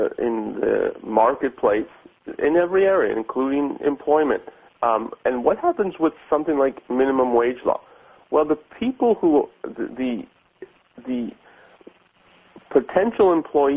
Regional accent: Canada; in other countries, I'm from Canada, I've been in this kind of situation.

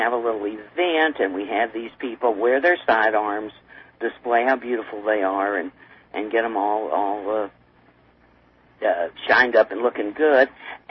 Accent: Texas, United States; maybe I'm from Texas, I know about rifles

